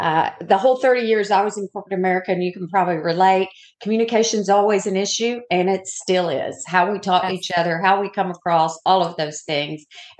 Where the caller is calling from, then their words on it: Daytona Beach, Florida, United States; I am coming from Daytona Beach, where it's not so sunny today.